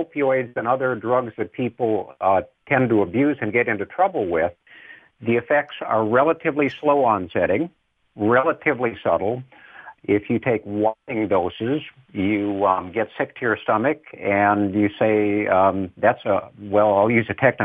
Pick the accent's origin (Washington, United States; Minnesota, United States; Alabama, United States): Minnesota, United States; I'm a Minnesotan, so I say kratom.